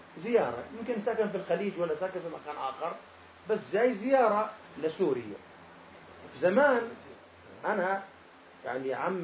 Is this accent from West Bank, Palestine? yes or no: no; Gaza Strip, Palestine; خلاص أنا جواز أردني صحيح لكني أنا ما عندي رقم وطني، معتبريني غزاوي فلسطيني، يعني أنا فلسطيني وإن كان جوازي إيش أردني